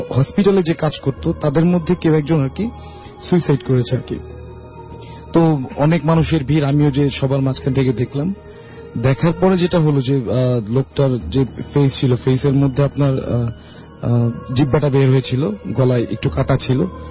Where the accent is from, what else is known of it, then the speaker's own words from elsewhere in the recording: Sirajganj, Rajshahi Division, Bangladesh; now in Dhaka, Bangladesh; তো আমি যেহেতু ঢাকায় থাকতাম, আমার এই ঘটনাটি ঘটেছিল আমার দেশের বাড়ি সিরাজগঞ্জে আর কি।